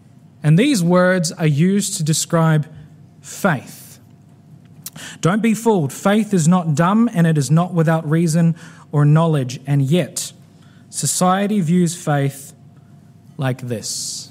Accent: Queensland, Australia; I'm a Queenslander, see?

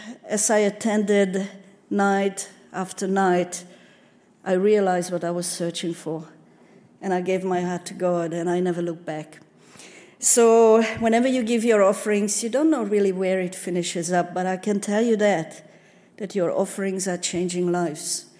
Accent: Hungary; English is a second language; I wasn't born here. I come from Hungary, born under communism.

